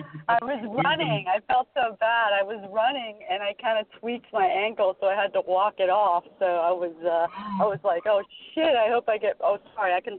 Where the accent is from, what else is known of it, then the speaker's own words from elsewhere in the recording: United Kingdom; I'm British.